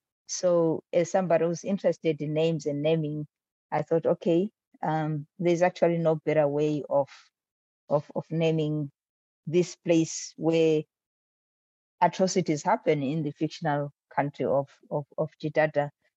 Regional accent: Bulawayo, Zimbabwe; Bulawayo, the real place, my hometown, is also a place of so much, you know, complexity, so much beauty. I have fond memories of growing up there. It's still my favorite city.

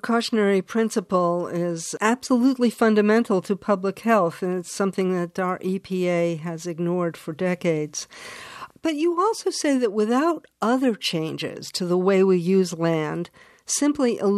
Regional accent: East Hampton, New York, United States; My hometown here, in East Hampton, New York, is about to put in new street lights.

